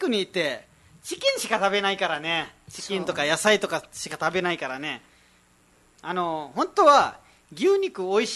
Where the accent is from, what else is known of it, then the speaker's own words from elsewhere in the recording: Nepal; Japanese is a second language; now in Japan; まあ、ネパール人なのでネパールでも あの、ある程度、その文化に従ってやらないといけないので